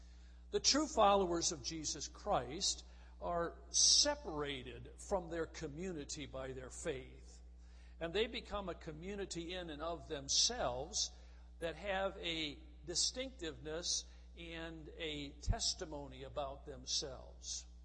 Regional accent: Midwest, United States; I'm a Midwesterner, so I have a hard time with supper and dinner. Out in the Midwest, dinner is your noon meal, and supper you eat in the evening.

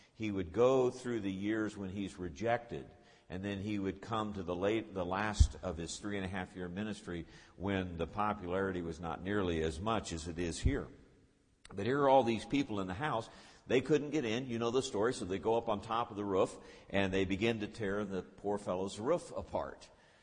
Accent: Ohio, United States; When I was growing up in Ohio, my dad was a teacher, and we rented an old farmhouse out in the country, in farm country in Ohio.

